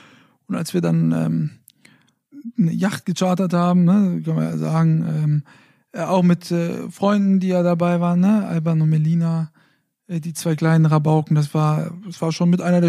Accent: Fulda, Hesse, Germany; dann auch noch in meiner Heimatstadt Fulda.

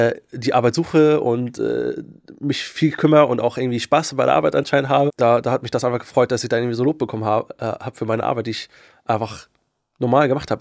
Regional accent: Kiel, Schleswig-Holstein, Germany; Jo, ich bin Holstein Kiel-Fan. Ich bin geborener Kieler und komme auch aus Kiel.

